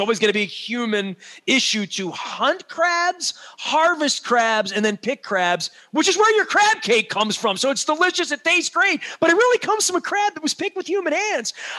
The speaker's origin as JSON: {"language": "English", "town": "Baltimore", "region": "Maryland", "country": "United States", "said": "but I'm going to, because I'm from Baltimore. We don't drive to D.C. to get crab cakes when you're from Dundalk, you know."}